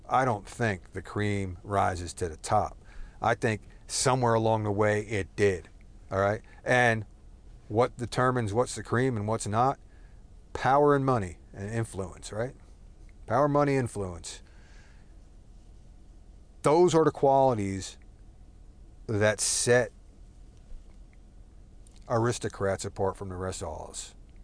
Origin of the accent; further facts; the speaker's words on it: Texas, United States; accent: Texas; I'm a Texan. Yeah, I got Texas accent. I got Southern accent. I got hillbilly accent. I also got Jersey accent, you know?